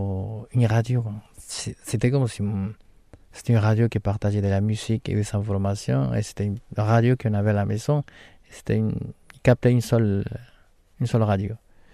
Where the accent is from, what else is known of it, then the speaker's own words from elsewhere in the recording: Huanta, Ayacucho, Peru; French is a second language; moved away; also born or lived in Lima; Et j'ai eu des sœurs qui sont nées dans la région de Lima. Après, ils sont retournés à la région de Ayacucho. Et c'est là-bas où je suis né, à Huanta. Après, dans cette région... C'est là-bas où j'ai grandi.